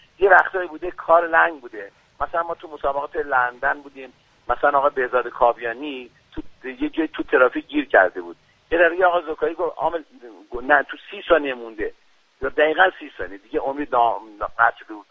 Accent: Iran; به عنوان یه ایرانی، به عنوان یه هموطن،

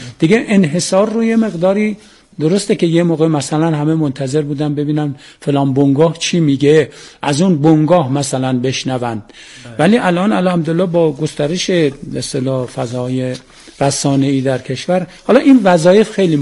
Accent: Iran; همه ما ایرانی هستیم

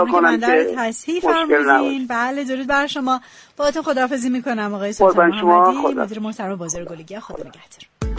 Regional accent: Tehran, Tehran Province, Iran; یعنی این که مثلا ما در شهر خودمون تهران در گل فروشی هایی که در نقاط مختلف شهر هستن قیمت های مختلفی میبینیم

